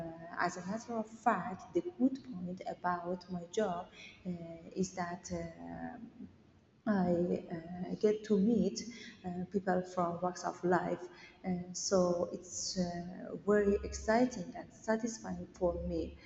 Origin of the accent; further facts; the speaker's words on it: Iran; first language Persian; English is a second language; I have an Iranian nationality. The official language of Iran is Persian and my mother tongue is Persian as well.